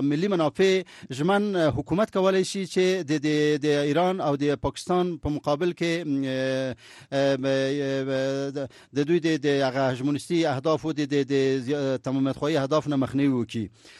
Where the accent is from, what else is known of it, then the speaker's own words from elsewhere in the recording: Afghanistan; ما افغان هستم و مسلمان هستم و خاک پای ملت مؤمن و مجاهد افغانستان هستم